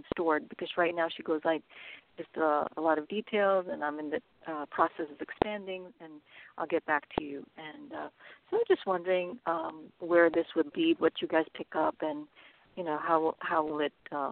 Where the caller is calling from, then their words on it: California, United States; I'm calling from California.